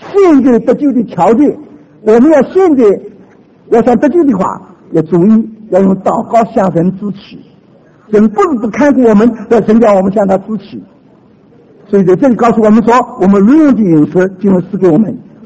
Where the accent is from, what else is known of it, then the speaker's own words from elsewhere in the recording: China; 我们中国人说民以食为天